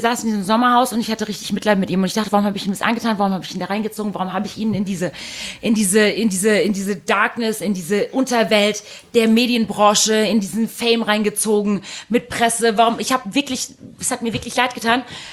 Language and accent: German; Heidelberg, Baden-Württemberg, Germany; Ich würde am liebsten im Heidelberger Schloss in Heidelberg heiraten, wo meine Heimat ist, in der Jesuitenkirche, in der ich getauft, bei der Kommunion war und bei der ich auch bei der Firmung war.